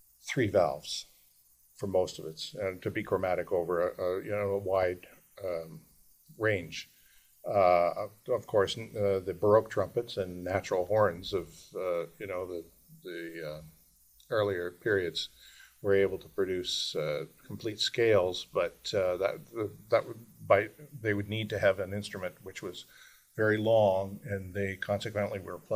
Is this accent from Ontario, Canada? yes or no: no; Prince Edward Island, Canada; I grew up in on Prince Edward Island, and I played in a local marching band